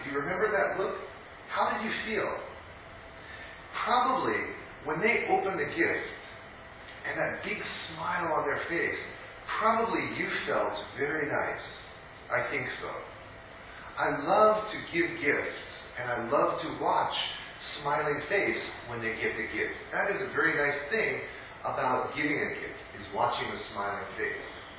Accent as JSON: {"language": "English", "country": "United States", "said": "But I'm American, and maybe because I'm American, I don't know, but I love surprise gifts."}